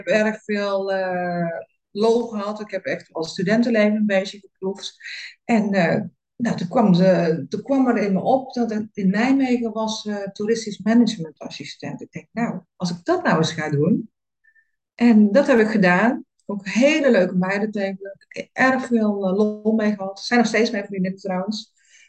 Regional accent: South China, China; Maar ik kwam eigenlijk van China uit het zuiden van het land.

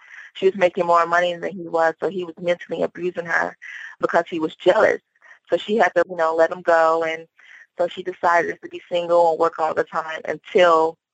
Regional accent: New London, Connecticut, United States; I was in Connecticut, New London, Connecticut. My family is based out of North Carolina.

